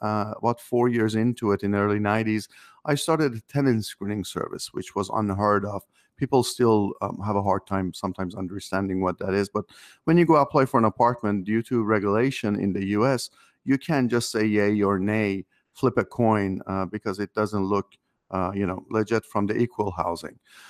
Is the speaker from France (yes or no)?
yes; Paris, Île-de-France, France; also born or lived in Iran; now in United States; I was born in Iran. Spent my teen years. Moved to the U.S. once in '79, and then moved back out. Grew up in France. Spent my teen years in Paris, which was wonderful. And moved to the U.S.